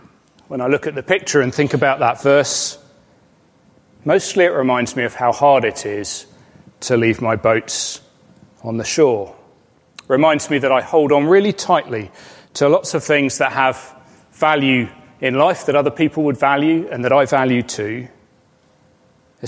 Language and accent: English; Massachusetts, United States; I was born in Massachusetts on Cape Cod on the east coast of the United States.